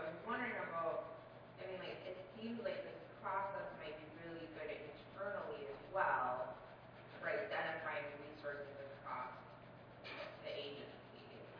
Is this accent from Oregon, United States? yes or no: yes; Oregon, United States; And so I'm from Oregon, and so we have the transformation bill